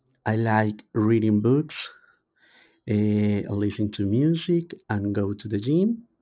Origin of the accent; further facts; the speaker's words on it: Medellin, Antioquia, Colombia; born there; English is a second language; I was born in Medellin and I was born on November 16, 1992. I live in Sabanera, Colombia.